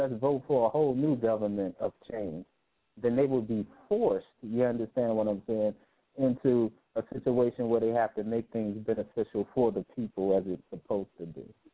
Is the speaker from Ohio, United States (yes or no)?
no; New York, United States; Yeah, I'm gonna tell you, because I'm from New York, and I can tell you, Guru.